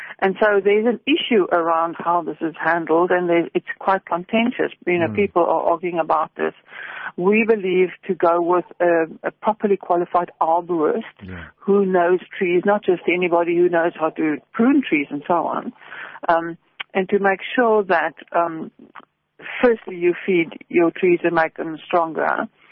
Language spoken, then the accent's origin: English; Stellenbosch, Western Cape, South Africa; I come from Stellenbosch. Stellenbosch oaks are threatened.